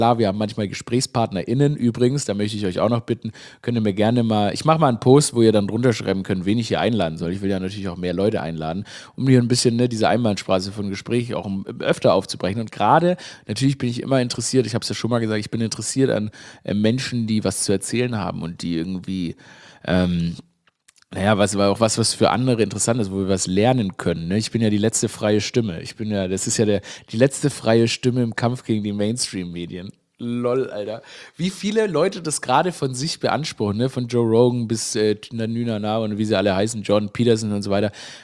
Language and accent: German; Stuttgart, Baden-Württemberg, Germany